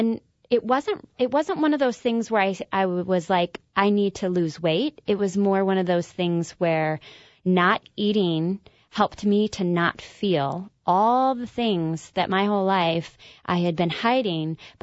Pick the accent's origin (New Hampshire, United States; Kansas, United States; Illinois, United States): Kansas, United States; I grew up in Kansas, and I like to say I burst into a very tidy family of four.